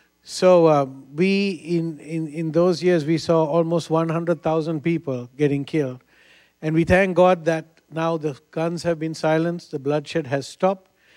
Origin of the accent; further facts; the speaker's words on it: Sri Lanka; I come from Sri Lanka, for those who don't know. Island below India.